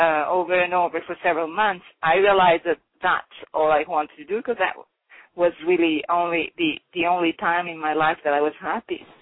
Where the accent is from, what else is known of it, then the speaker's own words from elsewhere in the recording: Genoa, Liguria, Italy; born there; English is a second language; Well, I was born in Genoa, Italy. Genoa is a big port and has a big significance for the American culture